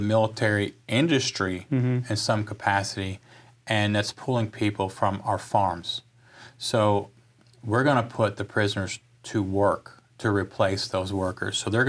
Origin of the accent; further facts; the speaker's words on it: Kentucky, United States; And I'm basically from Kentucky.